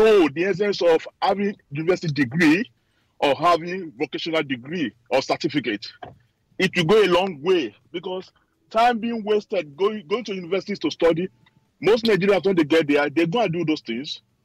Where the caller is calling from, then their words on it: Chicago, Illinois, United States; I'm calling from Chicago, USA.